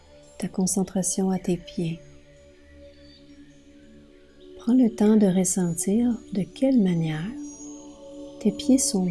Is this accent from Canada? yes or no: yes; Mont-Laurier, Quebec, Canada; hypnothérapeute, maître PNL et enseignante. Je suis originaire de Mont-Laurier, dans les Hautes-Laurentides